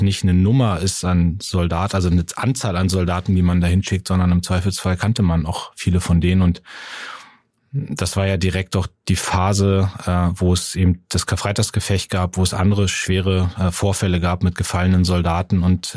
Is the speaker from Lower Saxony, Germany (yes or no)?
yes; Munster, Lower Saxony, Germany; also born or lived in Soltau; ich bin in Munster geboren, also ich bin in Soltau geboren, im Krankenhaus, aber in Munster aufgewachsen, habe da mein Abitur gemacht, lebe da auch immer noch, bin da jede freie Minute.